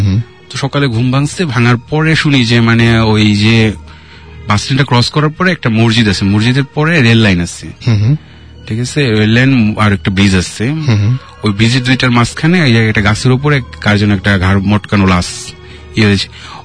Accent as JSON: {"language": "Bangla", "town": "Mymensingh", "region": "Mymensingh Division", "country": "Bangladesh", "also_born_or_lived": "Tangail", "said": "আমার বাড়ি ময়মনসিং হওয়ার পরে আমি টাঙ্গাইল থাকতাম"}